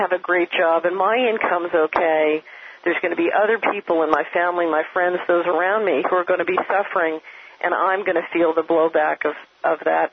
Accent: Hickory Valley, Tennessee, United States; I'm up in Montana tonight talking from Montana, and it's the same here as in my hometown of Hickory Valley, Tennessee

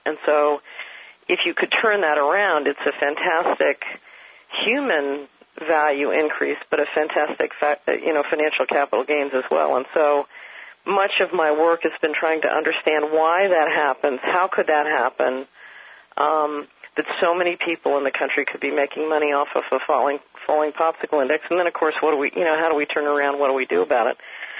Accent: Philadelphia, Pennsylvania, United States; I grew up in West Philadelphia. If you've seen the movie Rocky, that was South Philadelphia.

